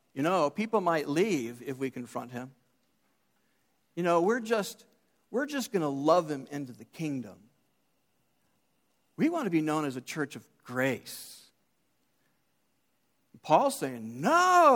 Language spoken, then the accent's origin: English; United States; Because I'm an American, and we're skeptical of everybody.